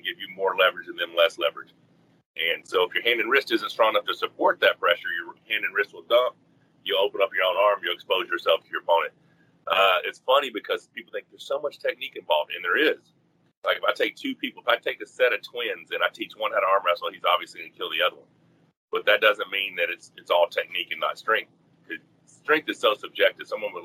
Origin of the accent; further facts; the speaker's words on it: Arkansas, United States; I grew up in Arkansas.